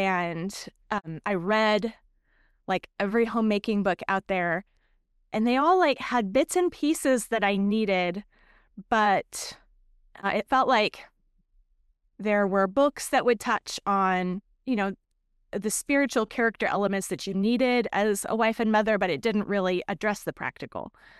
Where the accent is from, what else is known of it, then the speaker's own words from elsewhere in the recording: Kennewick, Washington, United States; moved away as an adult; now in Moscow, United States; I grew up in Kennewick, and we raised our kids in Kennewick, Washington. It's in eastern part of the state.